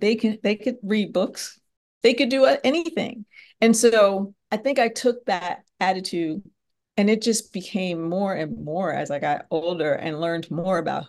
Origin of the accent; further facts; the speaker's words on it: Conshohocken, Pennsylvania, United States; So I grew up, you said we went to school in Lafayette Hill, but I grew up in Conshohocken. So Conshohocken, Lafayette Hill, they're close, very different demographics, right? Conshohocken is working class, mostly row homes